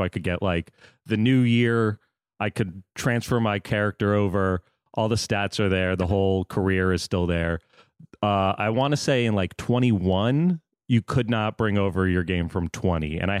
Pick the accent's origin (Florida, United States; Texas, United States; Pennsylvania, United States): Florida, United States; also born or lived in New York; I grew up in Florida, so I was a Marlins fan. Lived in New York, so I became a Mets fan.